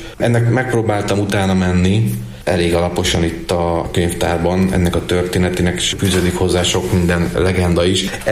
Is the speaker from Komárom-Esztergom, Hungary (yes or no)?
yes; Kecskéd, Komárom-Esztergom, Hungary; Komárom-Esztergom megyében akkor hát itt mindenképpen a szülőfalunknak a kápolnáját mondanám